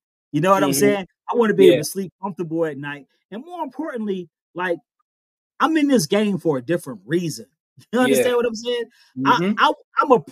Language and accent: English; Philadelphia, Pennsylvania, United States; Growing up in North Philly, and you the youngest of 8 kids